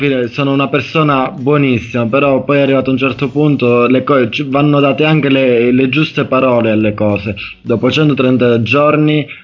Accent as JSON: {"language": "Italian", "town": "Cariati", "region": "Calabria", "country": "Italy", "tie": "born or raised there", "said": "io sono di Cariati, sono delle Lampare, cioè sono nato e cresciuto in quel territorio"}